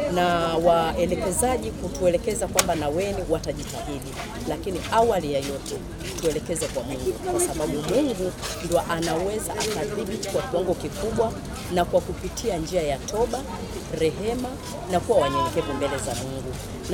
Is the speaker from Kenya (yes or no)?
no; Dar es Salaam, Tanzania; natokea Dar es Salaam Mbezi Luisi.